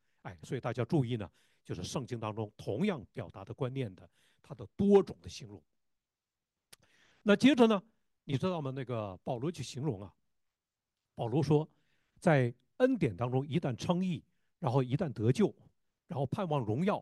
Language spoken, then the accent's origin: Chinese; Northeast China, China; 我就觉得作为一个东北人，有的时候过年过节听一下赵本山，看一下赵本山的小品，那就是我作为一个东北人，一个世上的人，喜乐的最高点了